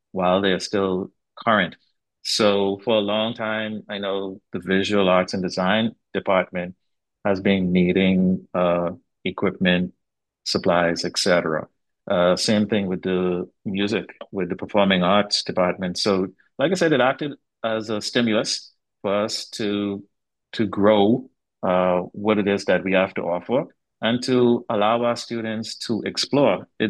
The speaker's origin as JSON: {"language": "English", "country": "Bahamas", "tie": "born or raised there", "said": "I grew up in the Bahamas as an artist"}